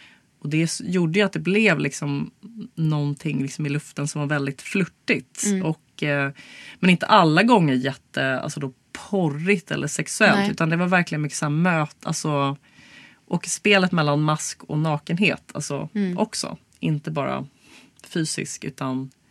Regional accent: Stockholm, Stockholm County, Sweden; för jag är ju stockholmare och det är liksom, ja.

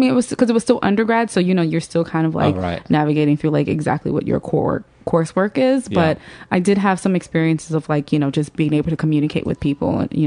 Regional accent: Atlanta, Georgia, United States; Yeah, no, I grew up in Atlanta, actually.

